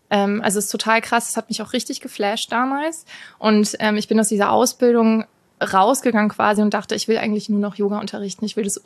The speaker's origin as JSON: {"language": "German", "town": "Walluf", "region": "Hesse", "country": "Germany", "said": "Ursprünglich aus dem Rheingau. Ah, woher? Ja. Aus Walluf am Rhein, ja, neben Wiesbaden."}